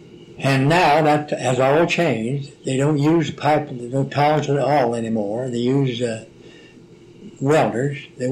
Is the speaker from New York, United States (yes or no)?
no; West Virginia, United States; now in Texas; I was born around Ritchie County. That's near the center of Ritchie County, close to Parkersburg, West Virginia. In 1890, September the 9th. And then we moved to a little place called Beulah when I was just a boy.